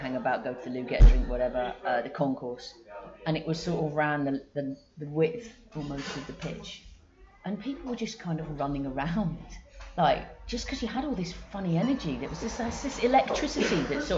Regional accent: England, United Kingdom; he looked at my badge and saw I was from England

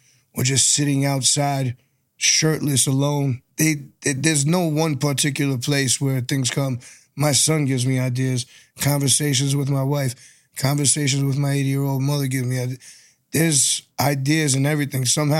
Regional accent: New York, United States; but you know, I'm from New York. We got in.

